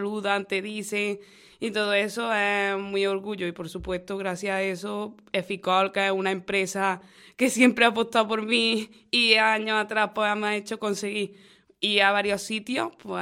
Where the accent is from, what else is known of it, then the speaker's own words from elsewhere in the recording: Lucena, Andalusia, Spain; Eso, por supuesto, representar a mi pueblo es un honor.